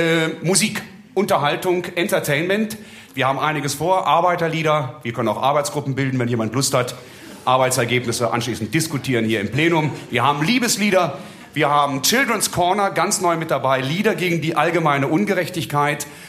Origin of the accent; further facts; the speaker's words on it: Braunschweig, Lower Saxony, Germany; Ich komme ja aus Braunschweig in Norddeutschland, Niedersachsen.